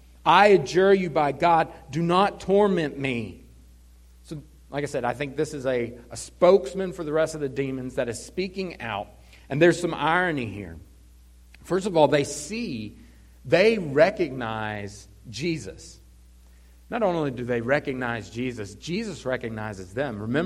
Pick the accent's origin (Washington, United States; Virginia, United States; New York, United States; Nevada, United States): Virginia, United States; Blacksburg; So I grew up in Luster's Gate area of Blacksburg.